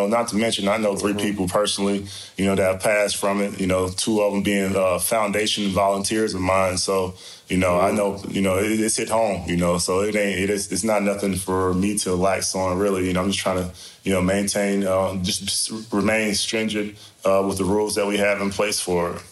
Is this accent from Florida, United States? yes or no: no; Georgia, United States; I'm from Georgia. I'm used to seeing it. And the problem I feel like I have is that, being from Georgia, you're seeing it all the time.